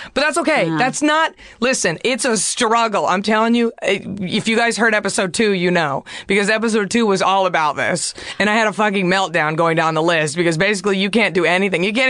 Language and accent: English; the South, United States; See, because I was raised in the South in the 90s, my mom used to do perms on me in the kitchen from like the drugstore.